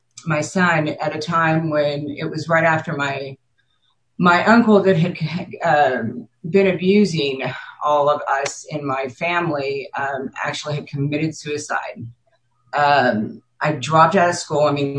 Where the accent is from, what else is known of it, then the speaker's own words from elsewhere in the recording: Galveston, Texas, United States; born there; I was born on April 3rd, 1970 in Galveston.